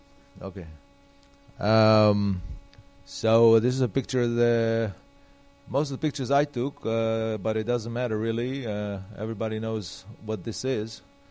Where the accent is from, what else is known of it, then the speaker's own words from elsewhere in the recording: Israel; I'm from Israel.